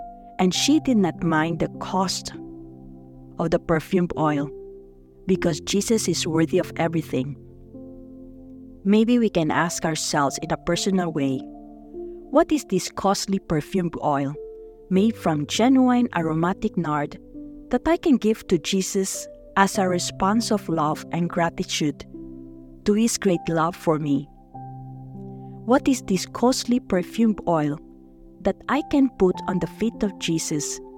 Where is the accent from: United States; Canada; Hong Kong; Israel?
Canada; Saskatoon, Saskatchewan; from Saskatoon, Canada.